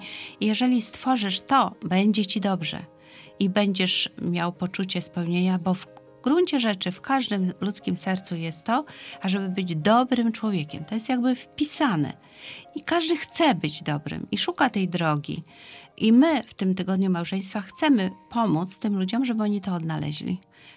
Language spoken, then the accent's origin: Polish; Gdańsk, Pomeranian Voivodeship, Poland; now in Jastarnia, Poland; Ja jestem mieszkanką Gdańska. Urodziłam się w Gdańsku, jestem gdańszczanką, a za mężem znalazłam się w Jastarni.